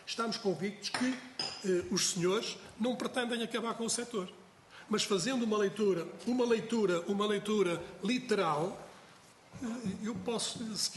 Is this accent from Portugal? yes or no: yes; Norte, Portugal; desculpem o sou do Norte